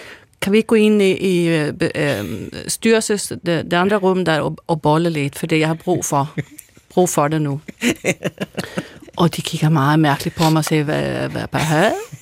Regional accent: Norrköping, Östergötland, Sweden; moved away as an adult; now in Copenhagen, Denmark; Norrköping. Ligger syd for Stockholm, 160 km cirka.

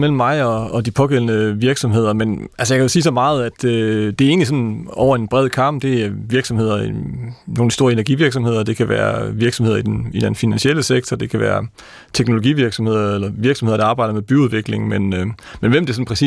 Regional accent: Hjørring, North Denmark Region, Denmark; now in Copenhagen, Denmark; Altså, jeg vil gerne sige, jeg kommer fra Hjørring.

